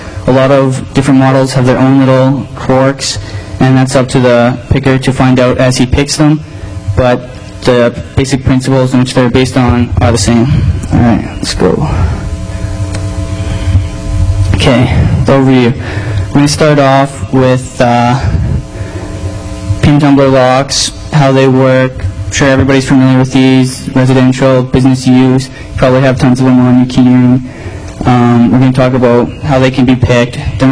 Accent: Canada

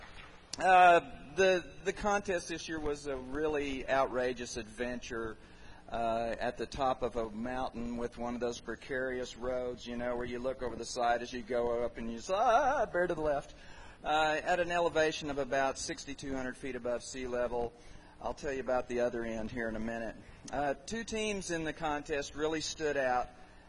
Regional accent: Oklahoma, United States; Even though I'm from Oklahoma, I'm going to try and talk really, really fast.

